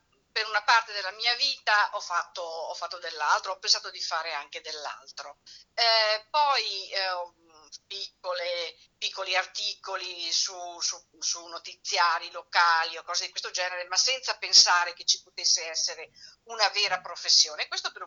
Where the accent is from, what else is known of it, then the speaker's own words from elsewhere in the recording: Lamon, Veneto, Italy; Io sono di Lamont.